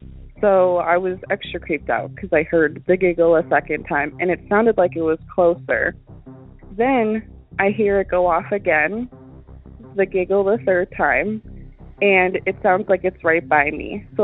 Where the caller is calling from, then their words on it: Wisconsin, United States; Hey, Derek. … I'm calling from Wisconsin.